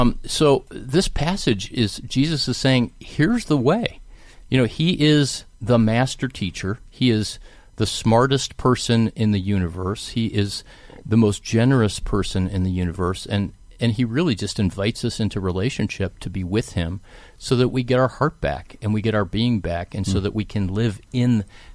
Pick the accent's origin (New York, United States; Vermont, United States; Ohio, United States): Ohio, United States; Cleveland; I grew up in Cleveland.